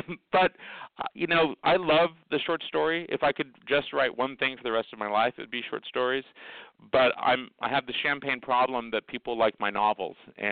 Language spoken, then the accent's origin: English; Palm Springs, California, United States; So I grew up here in Palm Springs